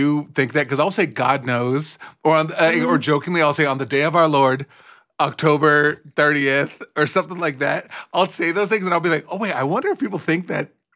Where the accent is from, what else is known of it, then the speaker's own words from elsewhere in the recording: El Salvador; I'm the child of an immigrant. I'm from El Salvador.